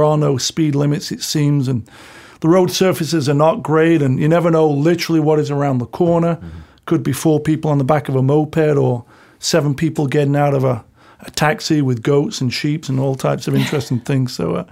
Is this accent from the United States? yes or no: no; Sheffield, Yorkshire and the Humber, United Kingdom; drive a Porsche in my hometown of Sheffield